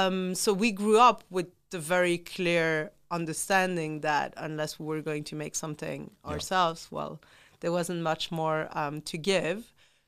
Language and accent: English; Antwerp, Flanders, Belgium; moved away as an adult; Very small community. I'm Jewish, grew up very protected, loving family, small community